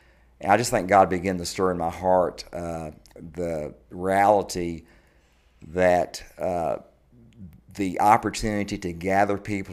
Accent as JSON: {"language": "English", "town": "Linden", "region": "Texas", "country": "United States", "tie": "born or raised there", "said": "Grew up in a very small town, Linden, Texas, and grew up in church, joined the church when I was 14"}